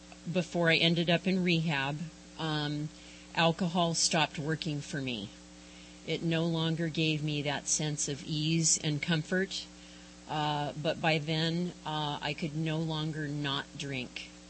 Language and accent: English; San Diego, California, United States; I was born and raised in San Diego, the youngest of four kids, and I'm the only girl, and I'm the baby, so I may have been a little bit spoiled.